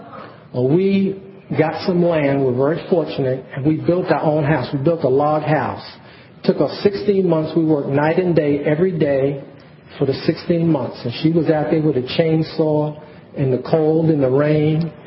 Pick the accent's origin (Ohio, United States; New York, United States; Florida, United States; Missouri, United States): New York, United States; Brooklyn; First of all, I grew up in Brooklyn